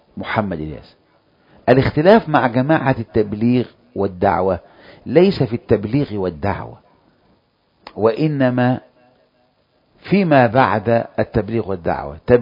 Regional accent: Kafr El Sheikh Governorate, Egypt; وانا جاي لك من كفر الشيخ والاخوة دول من كل مكان

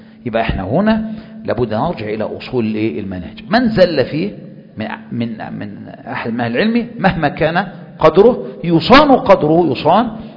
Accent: Egypt; أنا مصري وأنت مصري وعارفين بعض، كويس أوي. أنا ما بدرسش بالسعودي، بدرس بالمصري

